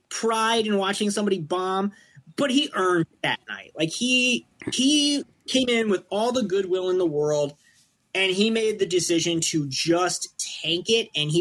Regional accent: Michigan, United States; but you know, I was from Michigan.

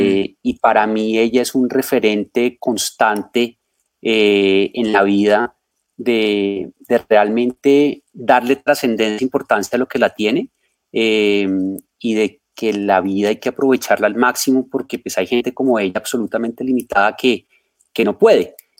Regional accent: Popayán, Cauca, Colombia; Yo crecí en Popayán, yo soy de Popayán. Aquí viví toda mi infancia, me gradué del colegio.

